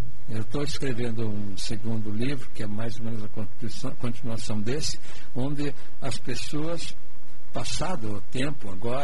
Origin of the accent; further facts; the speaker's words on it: Mafra, Santa Catarina, Brazil; born there; Eu nasci em Mafra, no centro do Contestado, ali perto de Negro, ali perto de Canoinhas, Caçador.